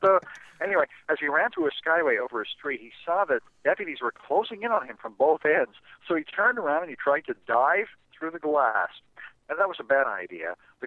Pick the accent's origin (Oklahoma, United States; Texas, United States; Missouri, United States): Missouri, United States; Some in my home state of Missouri call them Obama voters